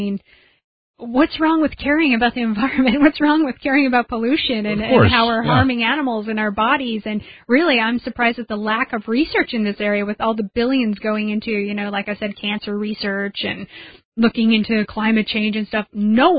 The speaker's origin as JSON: {"language": "English", "region": "Oregon", "country": "United States", "tie": "born or raised there", "said": "But where I grew up in Oregon, there's more llamas there than anywhere else in the country."}